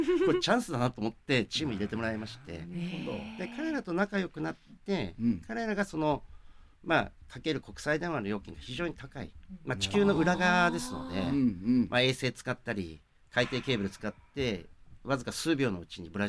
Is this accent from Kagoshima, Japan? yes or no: yes; Kagoshima, Japan; born there; also born or lived in Tokyo / Nagoya / Osaka; 鹿児島で生まれてですね、うん、あの東京、名古屋、大阪と、はい、働いてたんですけれども、